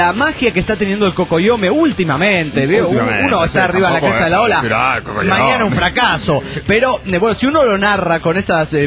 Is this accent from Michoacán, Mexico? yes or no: yes; Morelia, Michoacán, Mexico; de Morelia, Michoacán, como les acabo de decir.